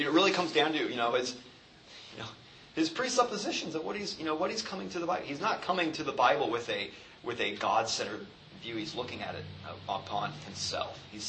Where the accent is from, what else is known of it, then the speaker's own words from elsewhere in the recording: Nebraska, United States; He was a long time U.S. representative, actually from my home state of Nebraska. One of the few great things to come out of my state.